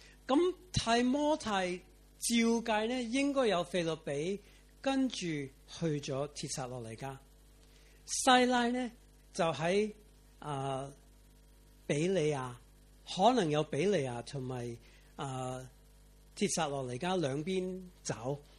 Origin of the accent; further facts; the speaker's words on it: United States; 我美国人，所以我用英里计算，不好意思，不知道多少公里